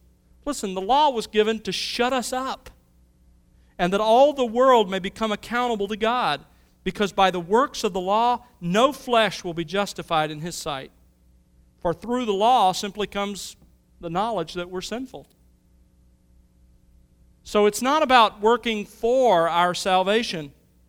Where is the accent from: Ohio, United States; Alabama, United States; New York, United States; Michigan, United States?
Alabama, United States; Mobile; I grew up in Mobile and grew up in thunderstorms